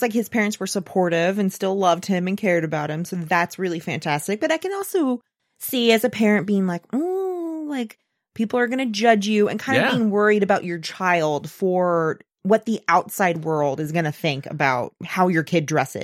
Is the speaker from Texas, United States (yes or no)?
yes; Weatherford, Texas, United States; I grew up in Weatherford and I was definitely a punk kid.